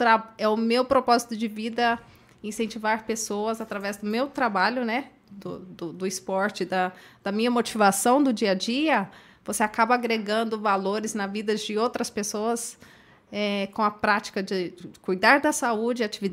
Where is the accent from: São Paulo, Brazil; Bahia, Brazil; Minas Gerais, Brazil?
Minas Gerais, Brazil; desde quando eu era criança lá em Minas, eu sempre olhava muito, via aqueles aviões bem de longe